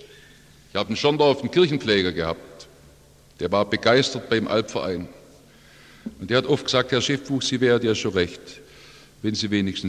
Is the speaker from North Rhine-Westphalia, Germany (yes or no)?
no; Stuttgart, Baden-Württemberg, Germany; Ich habe in meiner Heimatgemeinde in Stuttgart den Segen eines Gemeindebesuchsdienstes erlebt